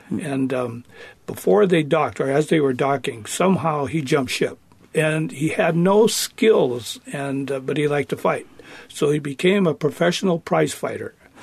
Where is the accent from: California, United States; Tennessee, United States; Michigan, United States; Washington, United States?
Washington, United States; Seattle; And, of course, being Filipino, he became a hero in our community. Growing up in the International District was, we're talking about, my memory is into the 40s.